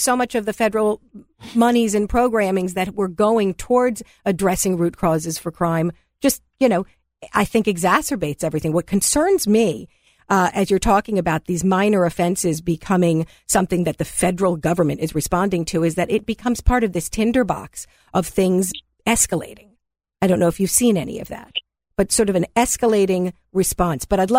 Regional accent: New York, United States; And as a New Yorker, every time I'm in Washington

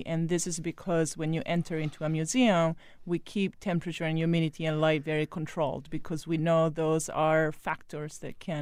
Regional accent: Italy; my home country, Italy.

